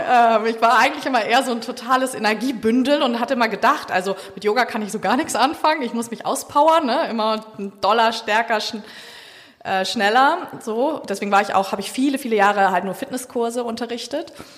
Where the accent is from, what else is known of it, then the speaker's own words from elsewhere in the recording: Hamburg, Germany; Ja, ich bin gebürtig aus Hamburg tatsächlich